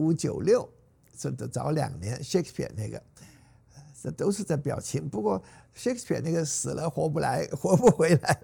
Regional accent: China; 是不是我们中国人每个心，我们是个诗的民族

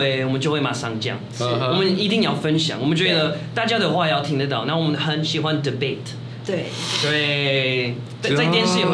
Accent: Paris, Île-de-France, France; Chinese is a second language; 我是巴黎的 suburb， 所以我也是一个，我是一个家的巴黎人

